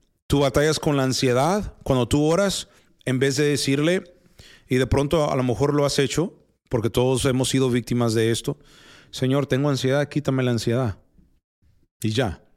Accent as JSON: {"language": "Spanish", "region": "Texas", "country": "United States", "tie": "born there", "second_language": "Spanish", "said": "yo nací en Texas, en Estados Unidos, y mi gramática en español no es tan bueno."}